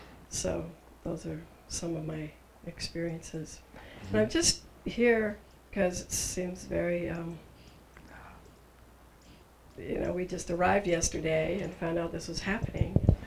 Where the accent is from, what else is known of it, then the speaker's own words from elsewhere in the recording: Maine, United States; I come from Maine.